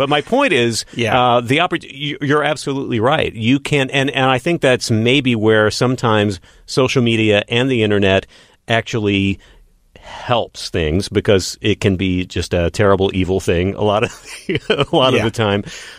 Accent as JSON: {"language": "English", "town": "Odessa", "region": "Texas", "country": "United States", "tie": "born or raised there", "lives_now": "Los Angeles, United States", "said": "back when I was growing up in Odessa, Texas"}